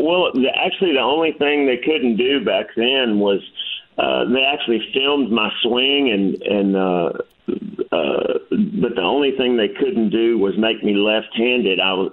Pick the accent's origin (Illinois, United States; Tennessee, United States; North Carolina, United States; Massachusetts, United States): Tennessee, United States; Memphis; Yeah, I was born and raised in Memphis, and me and my wife were married at Graceland.